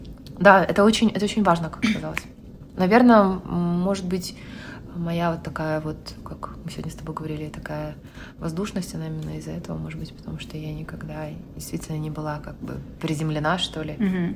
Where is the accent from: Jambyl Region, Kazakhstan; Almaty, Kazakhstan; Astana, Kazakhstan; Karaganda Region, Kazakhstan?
Almaty, Kazakhstan; Я родом из Алматы. Я здесь родилась в далеком 78-м году в советской стране.